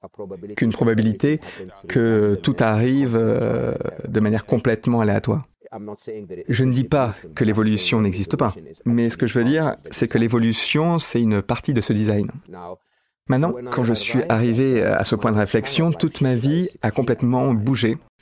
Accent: Egypt; en grandissant en Égypte

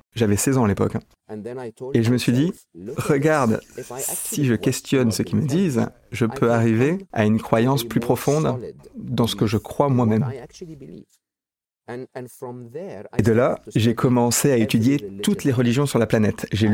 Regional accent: Egypt; en grandissant en Égypte

